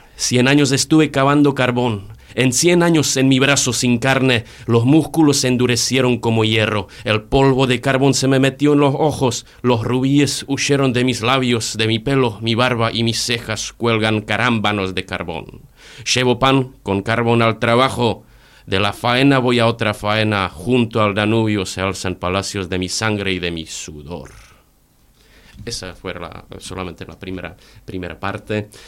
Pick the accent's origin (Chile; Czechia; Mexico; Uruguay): Czechia; Ostrava, Moravian-Silesian Region; pues en ostravense tenemos una tonada que salta los acentos y los pasa a los acentos muy parecidos a lo que es en español